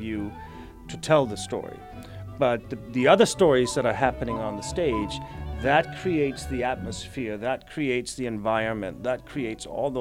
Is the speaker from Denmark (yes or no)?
yes; Denmark; now in Los Angeles, United States; I come from Denmark, where there's a long tradition of mime